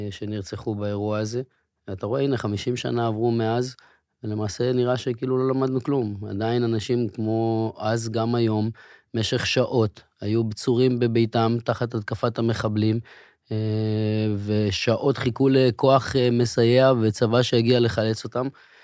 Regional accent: Kiryat Shmona, Northern District, Israel; נכון, נולדתי, גדלתי, הבית של הוריי, עוד שגדלנו בו כולנו אפילו נפגע, פעמיים מפגיעת טיל

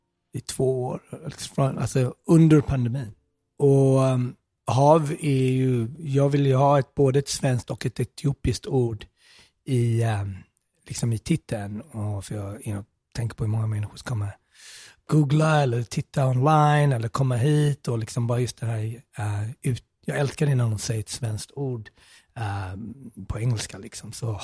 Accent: Smögen, Västra Götaland County, Sweden; Smögen, havet där jag kommer ifrån, där jag växte upp på somrarna

